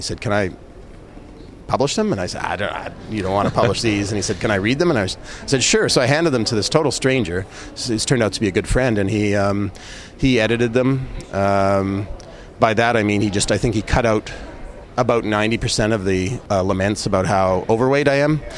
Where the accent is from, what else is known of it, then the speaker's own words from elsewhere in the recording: Winnipeg, Manitoba, Canada; to make a feature-length documentary on my hometown of Winnipeg.